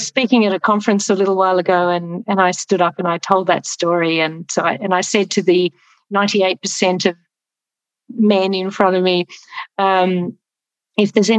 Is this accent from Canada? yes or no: no; Australia; speaking as an Australian woman